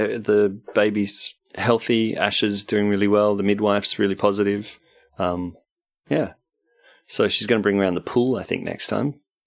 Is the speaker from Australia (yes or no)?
yes; Perth, Western Australia, Australia; There's a hospital I'm from Perth originally